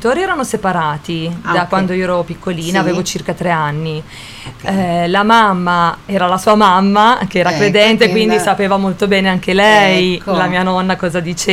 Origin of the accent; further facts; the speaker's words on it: Ivrea, Piedmont, Italy; now in Milan, Italy; io sono di Ivrea, abito però a Milano da tanti anni